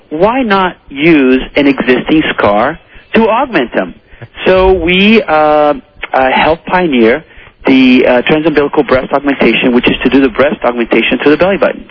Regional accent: Brazil; I am from Brazil. My father's actually American, and I have a Brazilian mother. And I was born in Brazil.

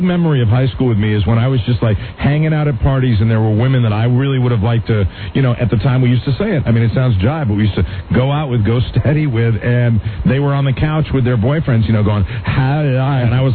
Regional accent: Glastonbury, Connecticut, United States; We're all proud of her in my hometown. That's the truth. We have... Yeah. I come from a very small town.

